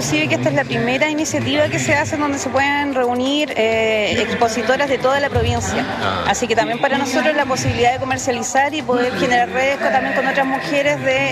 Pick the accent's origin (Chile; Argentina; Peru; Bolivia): Chile; Futaleufú, Los Lagos; Bueno, nosotros somos de Futaleufú, comenzamos hace 2 años con este emprendimiento.